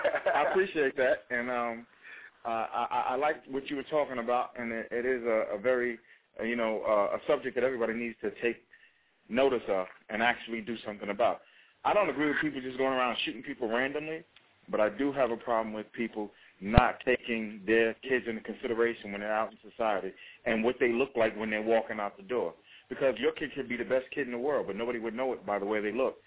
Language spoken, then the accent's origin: English; Mount Vernon, New York, United States; I'm from Mount Vernon, New York.